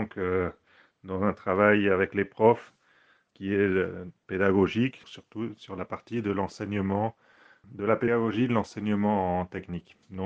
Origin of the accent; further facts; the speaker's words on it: Normandy, France; now in Argentina; j'ai 41 ans, je suis français, donc de Normandie, de Seine-Maritime.